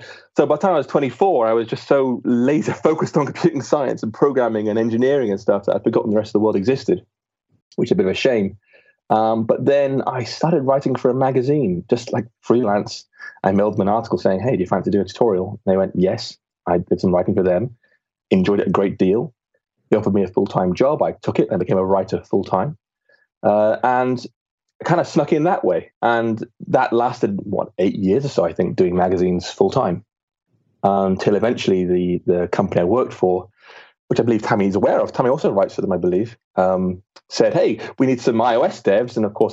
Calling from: Bath, South West England, United Kingdom; A small town in England called Bath.

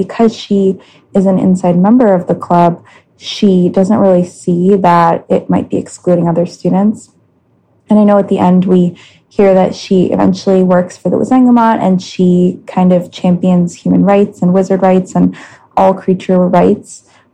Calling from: New York, United States; I'm calling from New York

